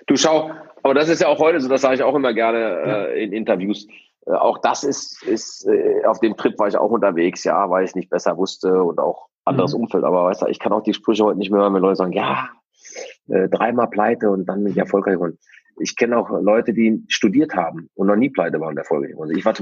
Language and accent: German; North Rhine-Westphalia, Germany; Wir sind im Ruhrgebiet groß geworden. Die Oma hatte so ein Zechenhaus, alle haben unter Tage gearbeitet.